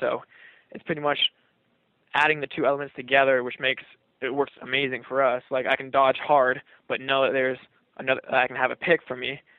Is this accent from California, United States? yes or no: no; Washington, United States; Well, like you said, yeah, I'm from Washington. We don't run that same style as the Canadians